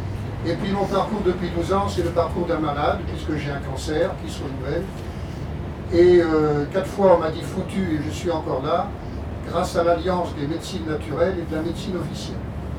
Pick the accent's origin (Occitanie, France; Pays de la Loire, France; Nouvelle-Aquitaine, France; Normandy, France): Pays de la Loire, France; La Chapelle-sur-Erdre; Moi je suis de la Chapelle-sur-Erdre … j'ai 71 ans